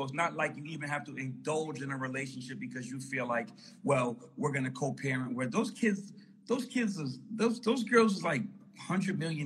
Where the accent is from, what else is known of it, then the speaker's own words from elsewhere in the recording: New York City, New York, United States; Yeah, I'm from Harlem, New York.